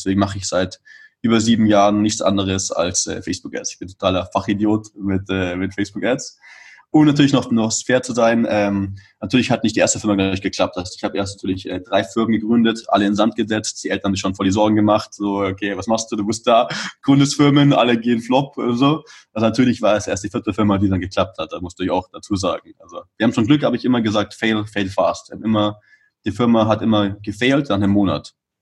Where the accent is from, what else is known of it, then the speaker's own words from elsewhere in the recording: Munich, Bavaria, Germany; moved away as an adult; now in Vienna, Austria; Bin dann von München, ich komme aus München, bin dann nach Wien gezogen für die Uni.